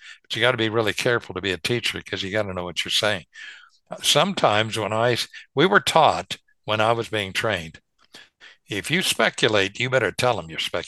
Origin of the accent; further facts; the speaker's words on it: Kansas, United States; Some people that I knew where I grew up in Western Kansas had horses